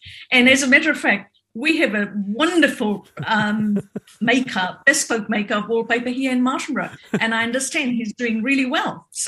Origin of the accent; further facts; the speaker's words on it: India; first language Hindi; English is a second language; I've had a couple of conversations with people who speak my language, my first language, which is Hindi.